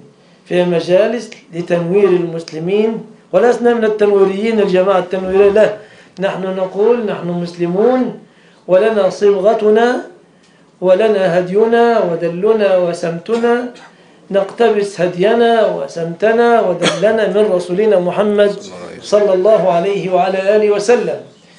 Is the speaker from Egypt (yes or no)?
yes; Egypt